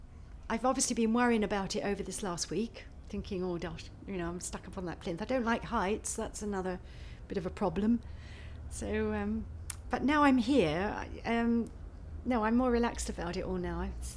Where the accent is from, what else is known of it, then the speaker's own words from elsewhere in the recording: Harrow, London, United Kingdom; also born or lived in Stanmore; I mean, I'm a Londoner. I was brought up in Harrow on the Hill and then Stanmore, so I lived on the end of the Northern Line, so London is my home ground really